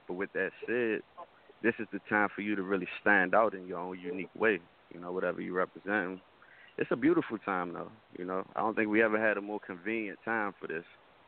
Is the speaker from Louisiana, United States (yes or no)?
yes; Louisiana, United States; I'm Cajun, man.